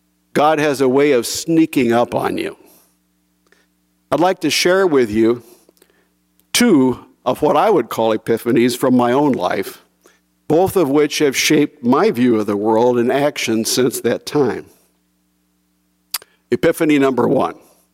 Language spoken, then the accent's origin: English; Iowa, United States; I was from Iowa, where people believed that if you work hard, take advantage of your opportunities, and follow the rules, you can be successful.